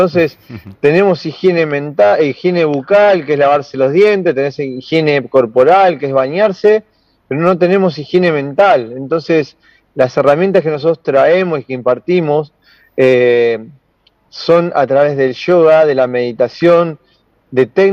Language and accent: Spanish; La Plata, Buenos Aires Province, Argentina; yo soy de la ciudad de La Plata, me vine acá, estoy en este momento en el Bolsón